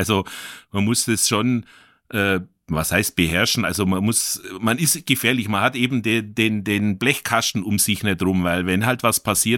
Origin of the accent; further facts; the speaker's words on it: Garmisch-Partenkirchen, Bavaria, Germany; now in Sindelfingen, Germany; ich bin 1971 geboren. Jetzt könnt ihr alle selber ausrechnen, wie alt ich bin. Bin aus Garmisch-Partenkirchen gebürtig, wohne aber schon ewig lange jetzt in Baden-Württemberg, in Sindelfingen